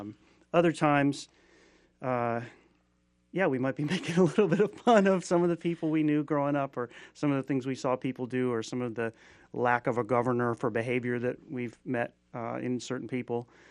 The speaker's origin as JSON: {"language": "English", "town": "Conyers", "region": "Georgia", "country": "United States", "tie": "born or raised there", "also_born_or_lived": "Boston", "said": "I was born in Boston, actually, and we moved around a little bit, but I ended up in Georgia in Conyers in 81."}